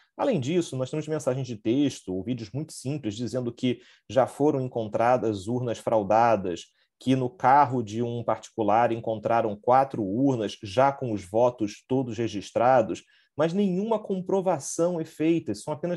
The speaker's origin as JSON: {"language": "Portuguese", "region": "Rio de Janeiro", "country": "Brazil", "said": "Bom, eu sou do Rio de Janeiro, né?"}